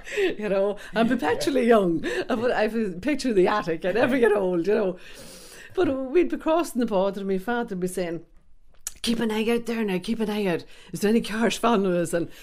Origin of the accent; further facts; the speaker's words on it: Forkhill, Northern Ireland, United Kingdom; I was born and raised in Forkhill in South Armagh, not too far from Dundalk and not too far from Newry